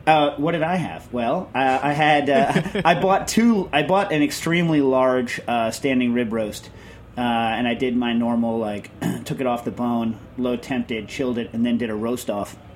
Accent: United States; Right, but I'm personally ashamed as an American

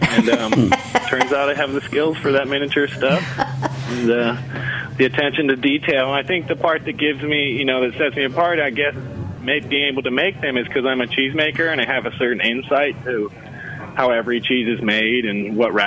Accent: California, United States; moved away as an adult; now in Seattle, United States; I moved to the Seattle area from Northern California when I was about 23 and found cheesemaking.

